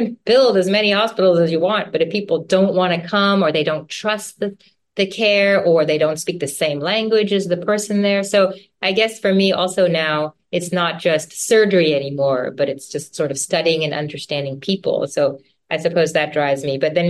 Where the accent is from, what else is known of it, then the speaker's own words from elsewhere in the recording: Midwest, United States; my parents were from a different country, but I grew up in the Midwest in the US.